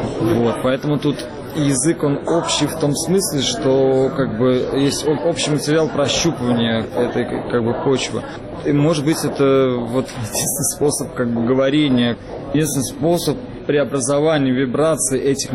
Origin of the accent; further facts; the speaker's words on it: Pena, Tver Oblast, Russia; мне 31 год, я вырос в Тверской области, в поселке Пена, очень важное место